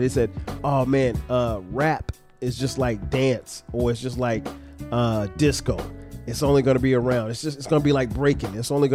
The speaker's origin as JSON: {"language": "English", "town": "Florence", "region": "South Carolina", "country": "United States", "tie": "born or raised there", "said": "it pushed me to expand beyond my surroundings, beyond my hometown of Florence, South Carolina."}